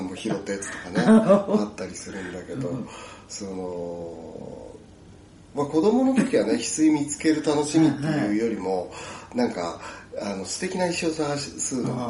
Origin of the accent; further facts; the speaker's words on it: Tokamachi, Niigata, Japan; 火炎土器もね僕の地元から十日町からね、その出たものなんで